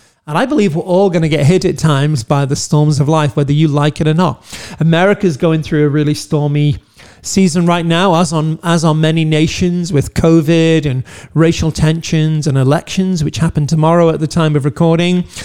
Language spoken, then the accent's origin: English; United Kingdom; now in United States; I'm a Brit living here.